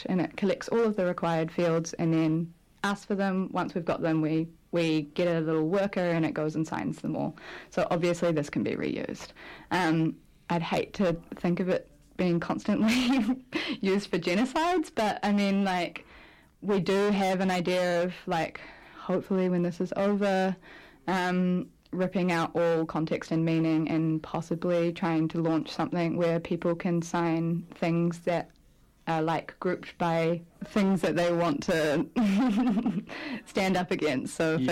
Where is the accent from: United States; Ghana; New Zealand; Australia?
New Zealand; we're from New Zealand, we're just this little island on the bottom of the earth